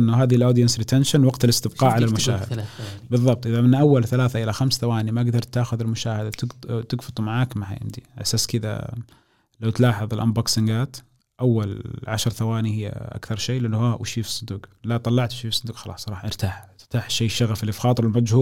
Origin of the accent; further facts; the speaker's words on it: Saudi Arabia; إحنا عندنا في المملكة العربية السعودية اللغة العربية هي الأساسية